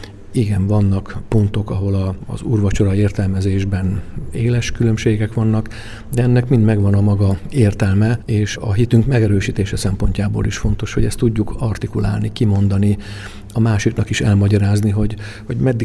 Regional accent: Tornyospálca, Szabolcs-Szatmár-Bereg, Hungary; magam is olyan faluból származok, Tornyospácáról, ahol rómaiak, görögök, reformátusok egy-egy harmadnyi arányban jó békességben meg tudtak lenni

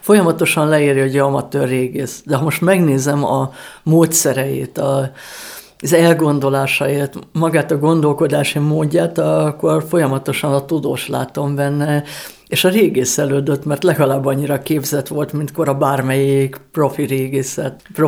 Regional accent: Budapest, Hungary; born there; olyan egyébként pesti vagyok születésem szerint

